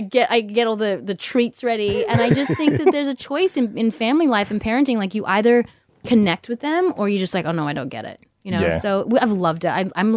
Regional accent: Australia; Growing up in Australia, there's tons of English people.

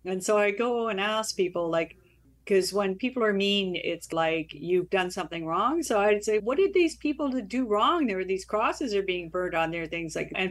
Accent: Burns Lake, British Columbia, Canada; born there; I was born in Burns Lake, BC, mm-hmm. but I never actually lived there.

